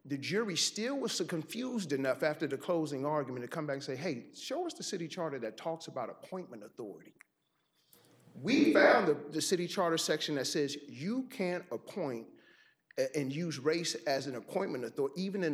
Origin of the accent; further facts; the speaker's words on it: New Orleans, Louisiana, United States; I grew up in New Orleans.